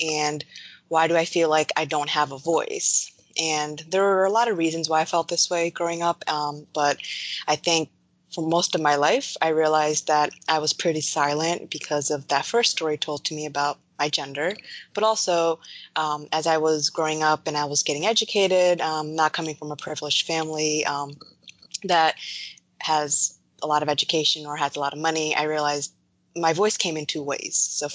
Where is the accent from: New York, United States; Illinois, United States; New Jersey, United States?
New York, United States; New York City; also born or lived in Baltimore, United States; I'm a Sikh Punjabi Indian American woman. I was born and raised in Flushing, New York. My family moved down to Baltimore in the 2000s.